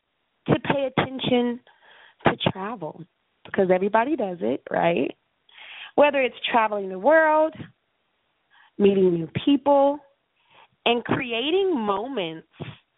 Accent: United States; now in Stockton, United States; I'm from the United States of America. I live in the state of California. And the city I live in is Stockton.

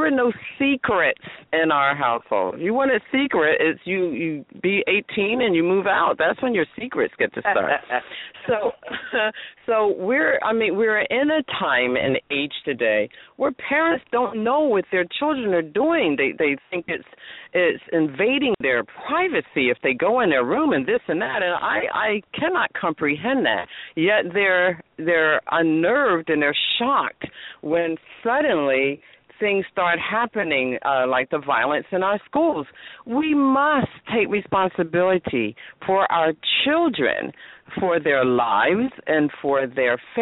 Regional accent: New Jersey, United States; I have to tell you, I mean, first of all, gentlemen, I'm from New Jersey as well.

